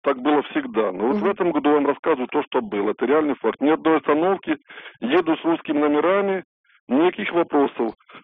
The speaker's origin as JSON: {"language": "Russian", "country": "Ukraine", "lives_now": "Penza, Russia", "said": "Украинец, езжу домой, какой-то был перерыв, но в прошлом году в июле ездил домой."}